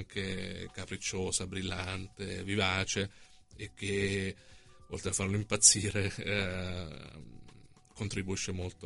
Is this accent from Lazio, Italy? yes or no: yes; Gaeta, Lazio, Italy; Sono di Gaeta, che è una città ancorché del Lazio di cultura napoletana, e però poi Roma è diventata uno dei miei centri di autobiografia